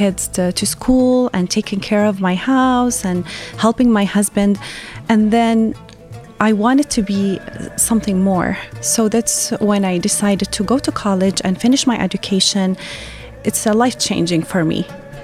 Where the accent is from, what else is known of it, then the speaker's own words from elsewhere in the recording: Yemen; moved away as an adult; now in United States; The meaning of my name is hope. I was raised and born in Yemen. I came to the United States 16 years ago after I got married.